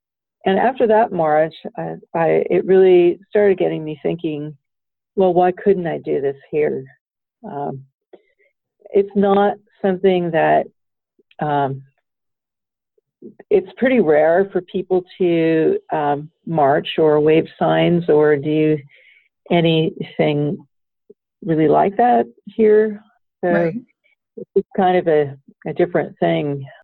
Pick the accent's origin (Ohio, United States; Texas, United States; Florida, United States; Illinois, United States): Ohio, United States; Cleveland; Yeah, so I grew up in Cleveland, Ohio, and, you know, we traveled as I was growing up. We had a chance to, went to Europe when I was 10